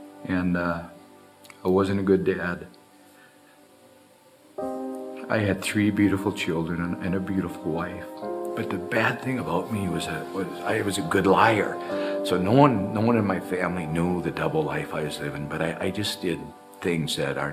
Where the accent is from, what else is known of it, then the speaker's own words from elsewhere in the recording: White Bear Lake, Minnesota, United States; I grew up in White Bear Lake in the 50s, and my mom and dad split up when I was 4 years old.